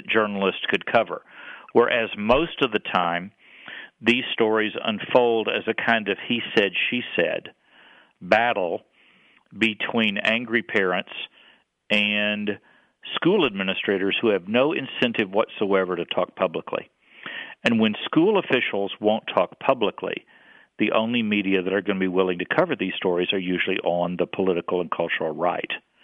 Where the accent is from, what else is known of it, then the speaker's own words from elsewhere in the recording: Texas, United States; I grew up in Texas, and I can honestly say, you know, that the Southern Baptist ethos was the undefined state religion, you know, of the state of Texas.